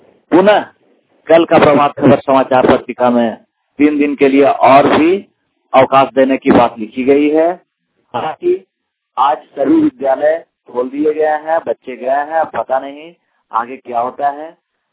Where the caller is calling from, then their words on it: Hazaribagh, Jharkhand, India; हमारे शहर हजारीबाग में भी बहुत जोर की ठंड चल रही है।